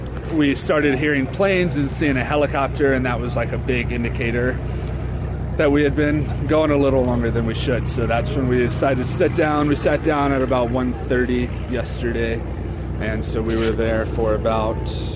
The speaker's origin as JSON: {"language": "English", "town": "Skagway", "region": "Alaska", "country": "United States", "said": "I'm from Skagway."}